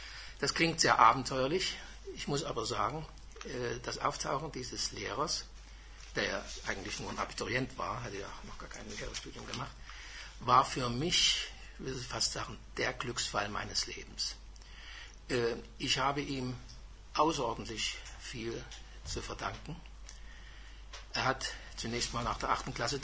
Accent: Bärwalde, Saxony, Germany; Ich bin Jahrgang 1937, bin geboren in Bärwalde. Das ist ein kleiner Ort mit heute vielleicht 200 Einwohnern in Sachsen, wie Sie vielleicht unschwer hören können. Bin dort 1943 zur Schule gekommen

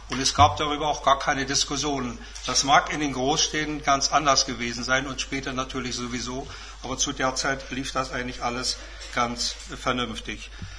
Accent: Warin, Mecklenburg-Vorpommern, Germany; born there; Ich bin in Varin geboren, dieser kleinen Stadt, südöstlich von Wismar, 20 Kilometer.

